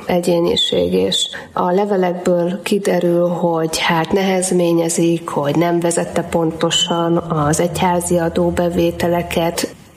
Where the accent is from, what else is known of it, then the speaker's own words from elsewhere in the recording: Somogy, Hungary; ugye somogyiaknak minden, ami kicsit magasabb, az hegy, én is somogyi vagyok, és ezt mi így mondjuk